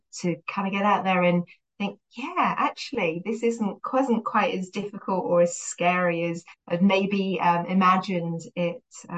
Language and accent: English; United Kingdom; You can tell from my accent if you don't know me that I'm a Brit